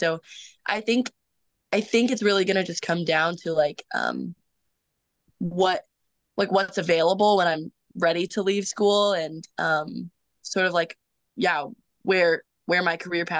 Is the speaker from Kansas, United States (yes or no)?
yes; Kansas, United States; I love the Midwest. I grew up in the Midwest. I'm from Kansas.